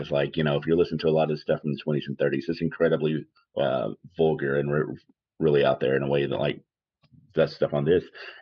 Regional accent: the South, United States; Because it is both representative of a life that growing up in the South

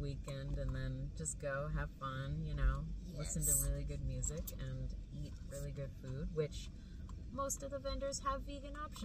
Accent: Denver, Colorado, United States; We're from Denver.

